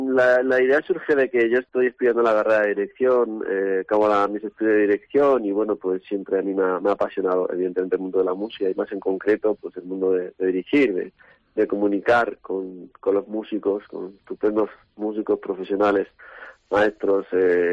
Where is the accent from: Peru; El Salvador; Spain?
Spain; Villahermosa; hasta el mío, que soy de Villahermosa, es pequeñito, tiene una banda centenaria